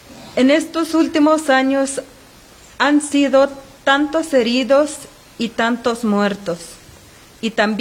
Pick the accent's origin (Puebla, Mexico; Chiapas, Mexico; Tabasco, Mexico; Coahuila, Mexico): Chiapas, Mexico; Magdalena de La Paz; Soy originario de Centro Magdalena de La Paz y soy base de apoyo zapatista.